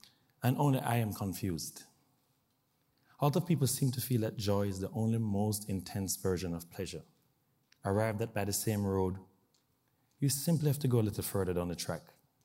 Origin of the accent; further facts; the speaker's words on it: Jamaica; I'm Jamaican, so one definition of joy is not this weather.